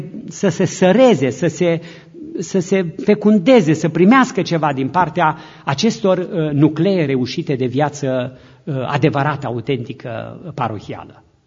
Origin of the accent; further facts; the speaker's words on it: Romania; Regățenii de unde sunt eu acolo spun că ardelenii sunt niște oameni reci, așa spun.